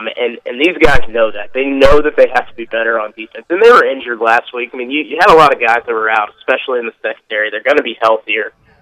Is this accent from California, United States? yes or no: no; Oxford, Mississippi, United States; And I grew up in Oxford when it was rarely packed